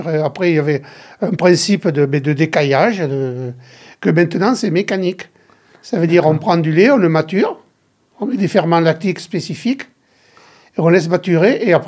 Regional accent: Saint-Léon-sur-l'Isle, Nouvelle-Aquitaine, France; born there; Bon, mais moi je suis né à Saint-Léon-sur-l'Île et donc j'ai connu ma femme sur Chanterac, qui habitait à Chanterac, et donc je me suis marié à Chanterac, j'ai bâti à Chanterac et je finirai ma vie à Chanterac.

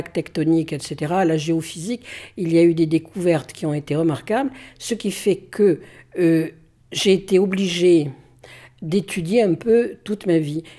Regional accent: Thiviers, Nouvelle-Aquitaine, France; Oui, je suis né à Thiviers. Et il est vraisemblable que je vais mourir à Thiviers. Et je suis peut-être natif du Périgord, je suis resté dans le Périgord.

